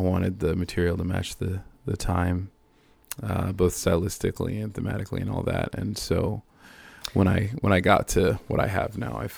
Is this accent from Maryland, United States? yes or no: no; North Carolina, United States; born there; now in Austin, United States; I was born in North Carolina.